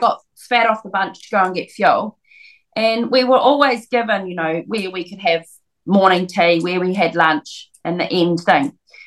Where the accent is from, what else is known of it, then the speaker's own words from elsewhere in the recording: New Zealand; Being New Zealander, I couldn't insure it in the UK, so a very kind friend bought it for me.